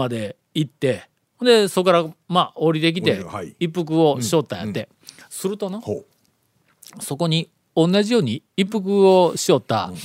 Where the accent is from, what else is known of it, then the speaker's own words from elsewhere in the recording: Ehime, Japan; also born or lived in Kagawa; で僕はもう愛媛やけども、うん、大学が香川で